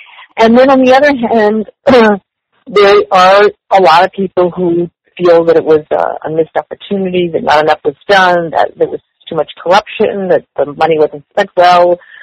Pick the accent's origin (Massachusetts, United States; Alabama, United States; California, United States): Massachusetts, United States; Boston; as people have found out in my hometown in Boston, which was dirty when I was a kid and has been cleaned up.